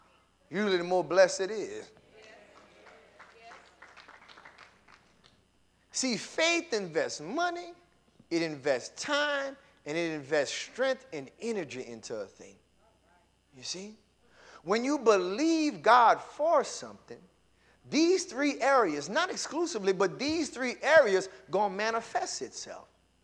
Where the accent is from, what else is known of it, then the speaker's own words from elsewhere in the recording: Baton Rouge, Louisiana, United States; We come from Baton Rouge, I'm telling you, with $50 in our pocket.